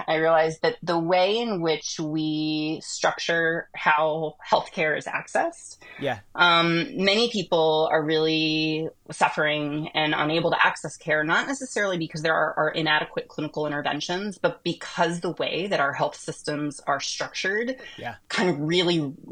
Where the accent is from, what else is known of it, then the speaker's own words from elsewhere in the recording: Washington, D.C. area, United States; my journey is really one where I grew up in North America, grew up just outside of Washington, D.C.